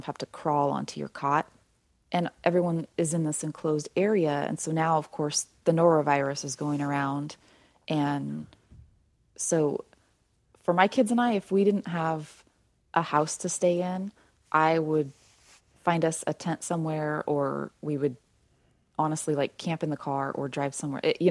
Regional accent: Chico, California, United States; So we're now down in Chico, which has been a really, really welcoming community and my hometown.

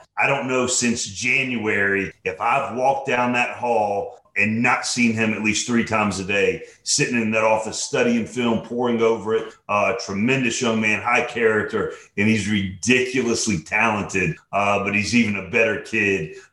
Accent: Atlanta, Georgia, United States; This is my third stint here in Atlanta. I'm born and raised in Atlanta.

